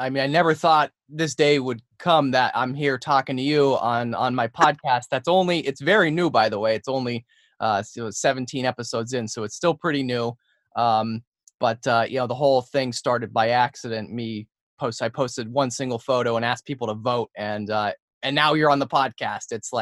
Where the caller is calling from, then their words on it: Wilkes-Barre, Pennsylvania, United States; So we're in Northeast Pennsylvania, in a town called Wilkes-Barre.